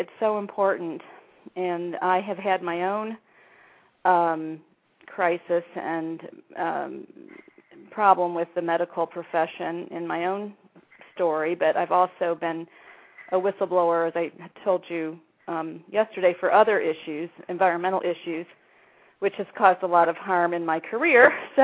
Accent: Ohio, United States

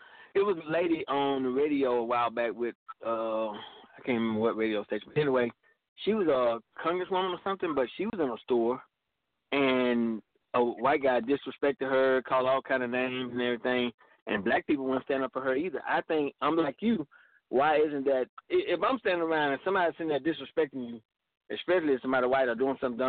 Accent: Mississippi, United States; well, I ain't going to say, well, you know, I'm from Mississippi, so

